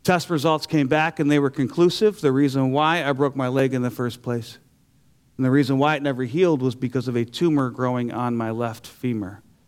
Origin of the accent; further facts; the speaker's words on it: Detroit, Michigan, United States; I'm from Detroit, Michigan.